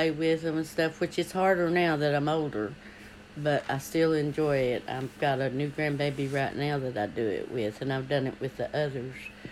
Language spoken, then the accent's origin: English; Hurley, Virginia, United States; also born or lived in Richlands; I grew up in two parts of the country. I was born in Tazewell County in Richlands, and was raised in Hurley from birth till sixth grade.